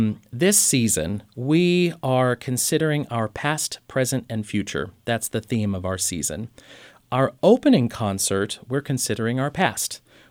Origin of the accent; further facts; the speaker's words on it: Missouri, United States; now in Oklahoma, United States; we are from the middle of the country. I'm from Southwest Missouri. My wife's from Kansas.